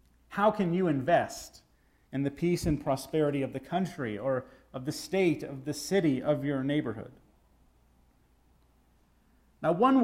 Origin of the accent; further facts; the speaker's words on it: Texas, United States; This reminds me, being a Texan, that when the first settlers came from the United States into what was then Mexico